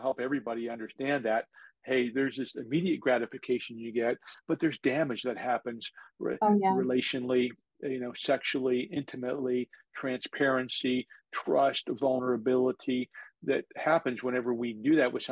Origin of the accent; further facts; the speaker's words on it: New Jersey, United States; I was from New Jersey. She was from DC.